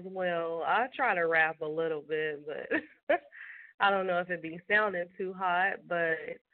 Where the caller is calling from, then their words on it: Tulsa, Oklahoma, United States; I'm calling from Tulsa, Oklahoma.